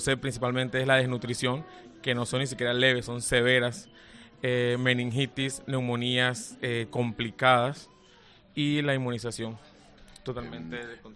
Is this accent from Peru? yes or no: no; Venezuela; moved away as an adult; Pero la situación se volvió cada vez más crítica y la inseguridad y lo que era el alto costo de la vida disminuyó la calidad de vida de todo venezolano, incluyendo también a los profesionales.